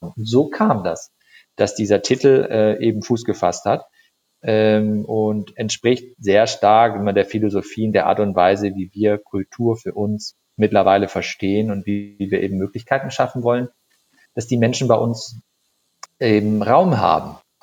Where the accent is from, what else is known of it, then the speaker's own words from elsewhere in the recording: Gummersbach, North Rhine-Westphalia, Germany; born there; now in Cologne, Germany; war der Umzug von Gummersbach nach Köln. Gummersbach, da sind wir ja geboren im Prinzip.